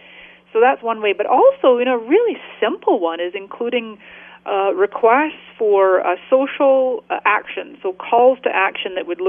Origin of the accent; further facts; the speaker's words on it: Scotland, United Kingdom; I'm Scottish. I've got frugal Scottish genes.